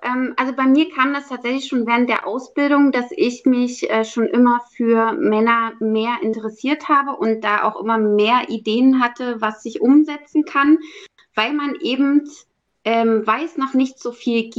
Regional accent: Halle, Saxony-Anhalt, Germany; ich habe eine Ausbildung zur Modegestalterin gemacht, mhm, in meiner Heimatstadt in Halle-Saale.

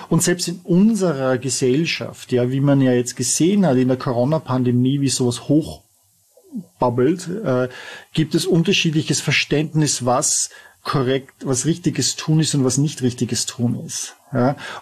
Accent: Vienna, Austria; ich bin Wiener.

